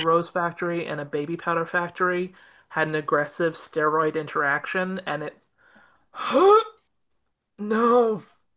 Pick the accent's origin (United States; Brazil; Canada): Canada; Toronto, Ontario; I'm Canadian polite. So, like, for me, what I find bad, most people are like, oh my God, you're still so nice. I'm like, you could pull anybody off the street in Toronto and we would match.